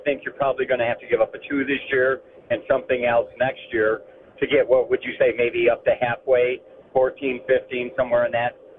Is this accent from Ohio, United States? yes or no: yes; Toledo, Ohio, United States; I'm from Toledo, and I'm just wanting Mitchell.